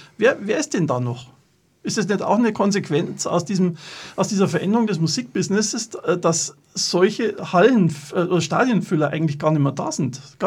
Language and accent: German; Bavaria, Germany; In den 80er Jahren war zwar aus dem Chiemgau, aber natürlich immer, was abgesagt war in München, habe ich versucht mitzunehmen